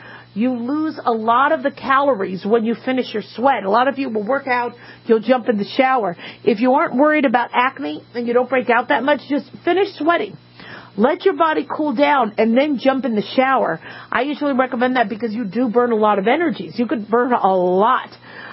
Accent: Phoenix, Arizona, United States; also born or lived in Los Angeles, United States; I grew up in Phoenix, Arizona. I was born in L.A., California, moved when I was a kid to Phoenix, Arizona. So pretty much grew up there.

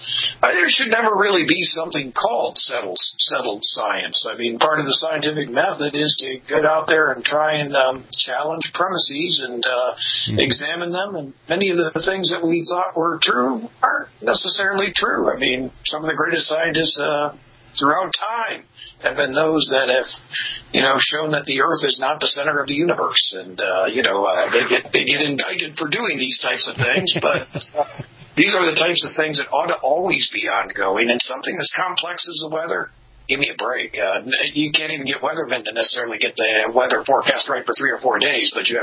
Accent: Buffalo, New York, United States; I grew up in Buffalo, New York. And I remember, like you do, back in the late 70s, I was introduced to this because it was a coming ice age.

